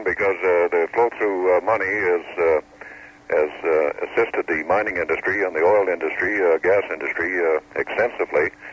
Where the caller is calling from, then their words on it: Yukon, Canada; I'm calling from the South Klondike, Bud Twiggs Resort on the South Klondike Highway.